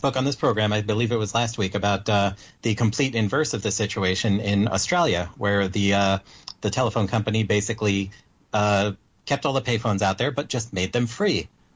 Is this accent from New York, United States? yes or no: yes; New York, United States; I grew up on Long Island myself, and I remember those hurricanes in which the power was out, the phone kept working.